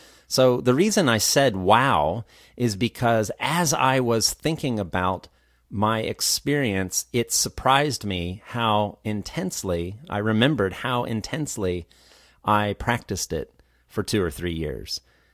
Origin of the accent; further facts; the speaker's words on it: United States; I grew up in the United States. And living in the U.S., I was surrounded by many Spanish speakers.